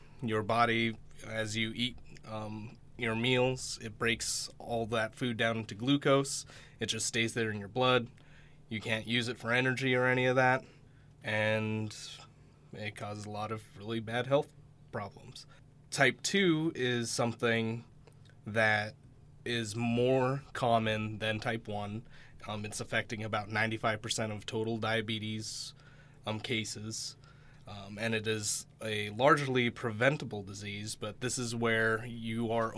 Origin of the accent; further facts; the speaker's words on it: Bethel, Alaska, United States; I grew up here in Bethel all my life, and I've actually been working at YK for the past 10 years.